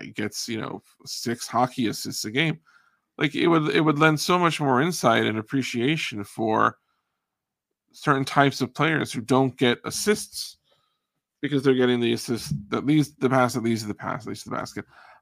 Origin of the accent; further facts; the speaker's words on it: Uniondale, New York, United States; Like, I grew up in Uniondale on Long Island, which is the home of the Islanders.